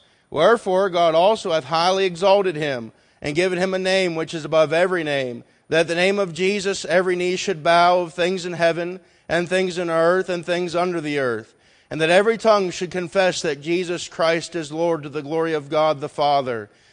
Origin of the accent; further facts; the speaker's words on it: Appalachia, United States; Now, I'm from Appalachia, and we answer rhetorical questions.